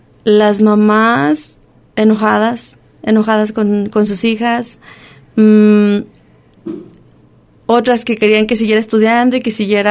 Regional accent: Tlaltenango, Zacatecas, Mexico; Soy del municipio de Tlaltenango, Sánchez Román.

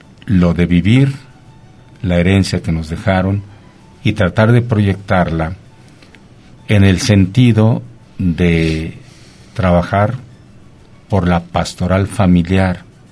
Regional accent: Mexico; Sí, somos mexicanos.

